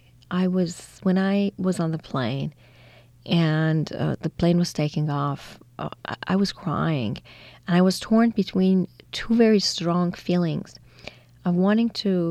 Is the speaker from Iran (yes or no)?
yes; Iran; As I was growing up in Iran, all my effort was to be somebody else